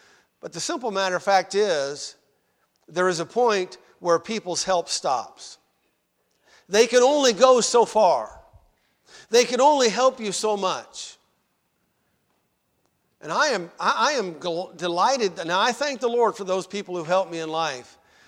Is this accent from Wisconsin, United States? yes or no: no; Eureka, California, United States; born there; I was born in Eureka, California, which is very near the Redwoods.